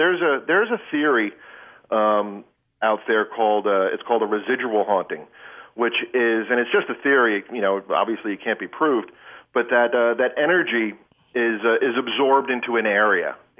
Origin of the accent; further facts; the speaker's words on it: Long Island, New York, United States; I'm from Long Island. I went out to that house when I was in high school and walked around and checked it out.